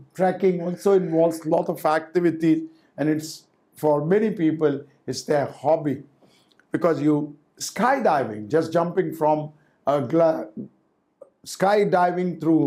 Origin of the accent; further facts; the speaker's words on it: India; We, as an Indian, we live in a social culture setup.